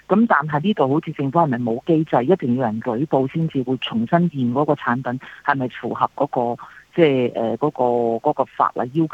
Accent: Hong Kong; now in Australia; 我哋係香港嚟嗰啲，我哋當然知道香港發生咩問題

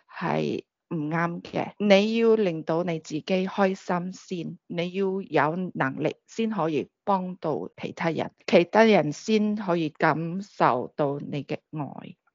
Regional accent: Malaysia; 因为本身我是马来西亚人

